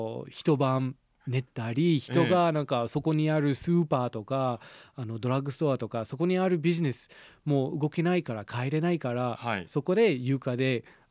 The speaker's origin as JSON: {"language": "Japanese", "town": "Atlanta", "region": "Georgia", "country": "United States", "said": "もう僕の出身のアトランタ市にはほとんど降らないんですね。"}